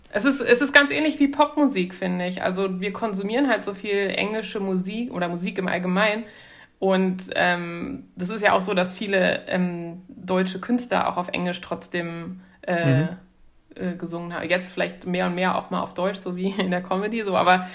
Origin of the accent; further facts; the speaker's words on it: Sierra Leone; also meine Eltern waren Missionare, ich bin in Sierra Leone groß geworden. Und da hatten wir amerikanische Nachbarn, deshalb bin ich auch so amerikanisch-englisch aufgewachsen